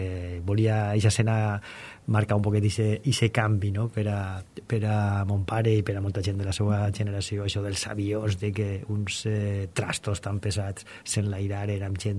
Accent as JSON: {"language": "Catalan", "town": "Burjassot", "region": "Valencian Community", "country": "Spain", "said": "He tingut càrrecs polítics com ser l'alcalde del meu poble, de Burjassot"}